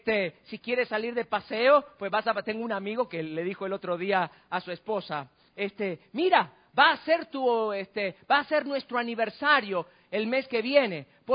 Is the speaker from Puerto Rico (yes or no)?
no; Argentina; Yo crecí en la República Argentina, en un barrio de clase media baja. ¿No? Éramos una familia de inmigrantes, mi abuelito vino de Ucrania.